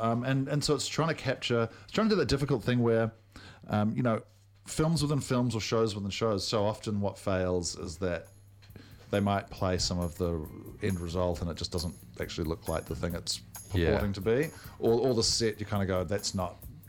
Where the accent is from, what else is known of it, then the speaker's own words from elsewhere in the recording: New Zealand; The 26th, I'm being from New Zealand.